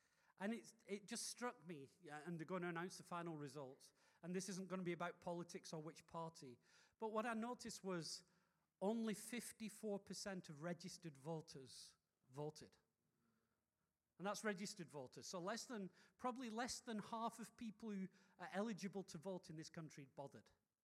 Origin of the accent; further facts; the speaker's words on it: England, United Kingdom; moved away as an adult; now in South Africa; But a couple of months after I arrived was the first elections, and I couldn't vote, being an Englishman, but I had friends.